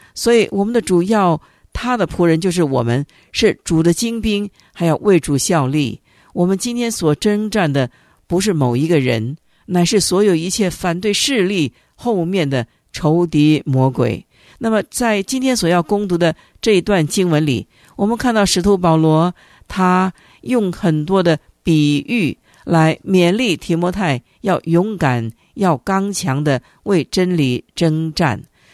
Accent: China; 譬如说咱们中国人呢最容易误会说，哎呀，一信耶稣基督教那是洋教，咱们中国人以我们中国人的信仰

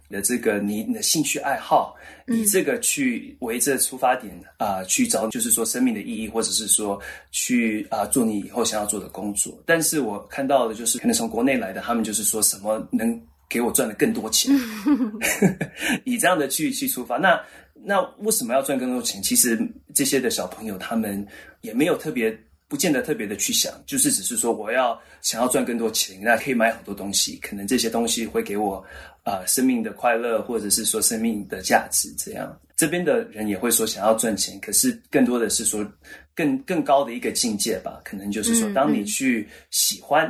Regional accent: Vancouver, British Columbia, Canada; 因为我毕竟在这个温哥华长大，就是受到的这样的一个真的比较西方的或者是北美的这样的一个影响。

